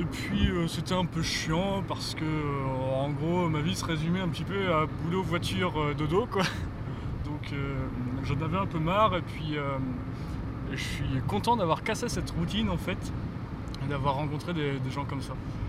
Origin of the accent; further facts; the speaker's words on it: Sainte-Honorine-la-Guillaume, Normandy, France; also born or lived in Flers; Je viens de Normandie. Je suis né à Flers déjà. C'est en 61, en Basse-Normandie, dans l'Orne, très exactement. Et je suis d'une petite commune qui s'appelle Sainte-Honorine-la-Guillaume.